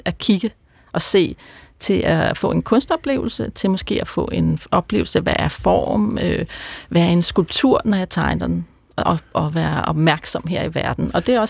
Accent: Copenhagen, Capital Region of Denmark, Denmark; born there; jeg er født i Danmark, i København ved Søerne, hvor jeg også bor. Men min resten af familien er næsten født i Sverige.

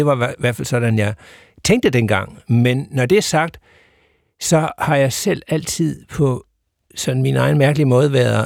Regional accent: Sønderborg, Region of Southern Denmark, Denmark; Ja, jeg er fra Sønderborg. Og det er jo, skal vi sige, et sted, der emmer af historie.

